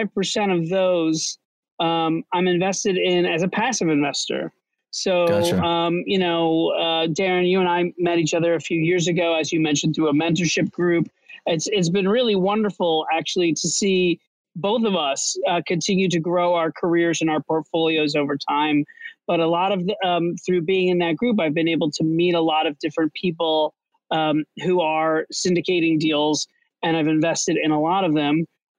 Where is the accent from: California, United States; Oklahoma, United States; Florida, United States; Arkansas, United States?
Florida, United States; Orlando; But I started off, I grew up in Florida, and I moved to New York City.